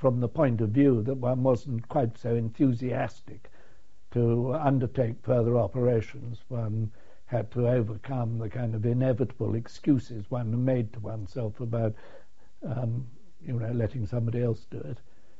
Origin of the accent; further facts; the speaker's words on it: United Kingdom; I was shouting, "Don't shoot, I'm a British officer."